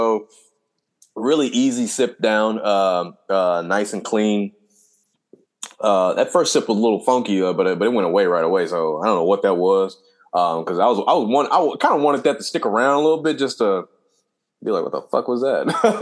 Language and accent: English; Compton, California, United States; but for growing up in Compton, motherfuckers had that shit on a regular.